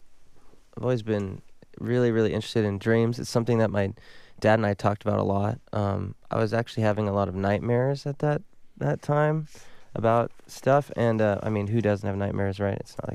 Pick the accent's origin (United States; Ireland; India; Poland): United States; California; I grew up around L.A. I'm from Orange County, so yeah, it's great.